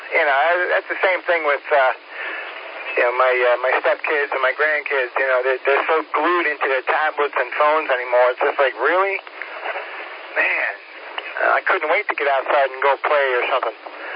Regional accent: Long Island, New York, United States; also born or lived in Florida; I moved up here 2 years ago, from Florida. I'm not originally from Florida. I'm originally from Long Island. And I catch a lot of grief for that around here.

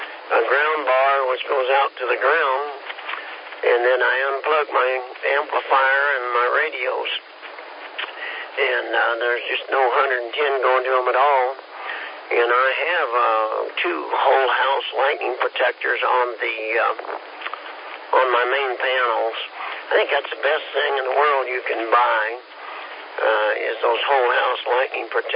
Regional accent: Kansas, United States; No, sir. We're from Kansas, so we're a little slow.

